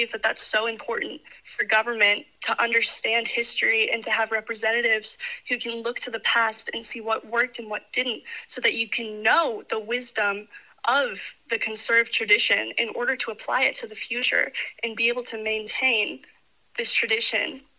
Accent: Wyoming, United States; Well, I'm from Wyoming. I care about Wyoming. It's deeply ingrained in me.

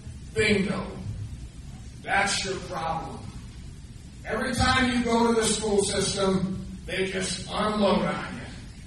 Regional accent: Wyoming, United States; I am not from Johnson County. I'm from Sheridan County, and attended that meeting yesterday.

